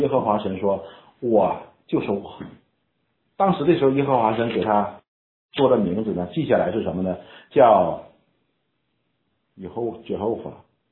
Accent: China; 我们中国人有名讳嘛，对吧

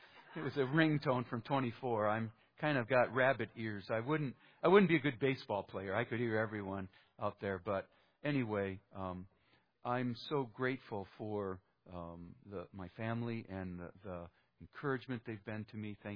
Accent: Minnesota, United States; well, you know, I came from Minnesota, and, you know, I have an older brother, 2 years older than me

